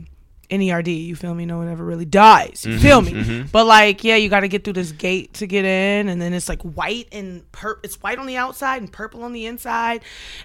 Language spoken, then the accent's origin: English; Detroit, Michigan, United States; also born or lived in Houston; Because, you know, I grew up in Detroit, in Houston. Yeah. I was around very multi-culti.